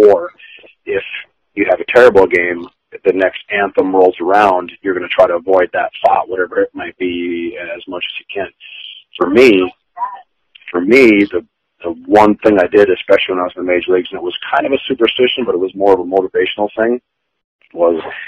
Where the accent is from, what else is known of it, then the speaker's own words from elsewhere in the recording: Fargo, North Dakota, United States; So I grew up in South Fargo, and in an area, it was government housing, so most of my friends were from various countries.